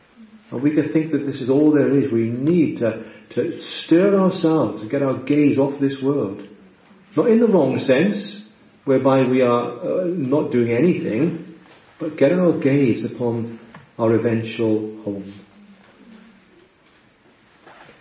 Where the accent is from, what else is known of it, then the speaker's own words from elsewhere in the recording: Wales, United Kingdom; Might not be quite good English to call it an ability, but I am a Welshman, so I'll get away with it.